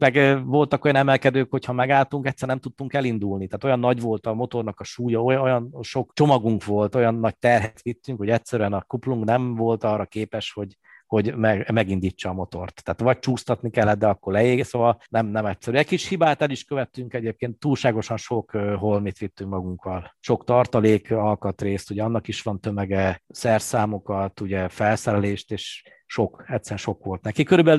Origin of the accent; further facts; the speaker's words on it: Paks, Tolna, Hungary; én is Paksi vagyok